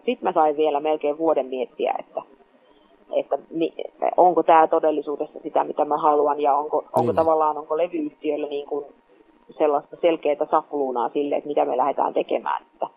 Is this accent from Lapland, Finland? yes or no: no; Kempele, North Ostrobothnia, Finland; also born or lived in Oulu; muutettiin Oulusta hieman alaspäin Kempeleeseen. Ja sitten mä olin Kempeleen Ylikylän koulussa ala-asteella